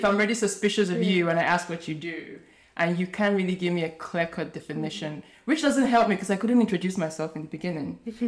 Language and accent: English; Nigeria; A lot of Westerners fell for it. We in Nigeria, not so much.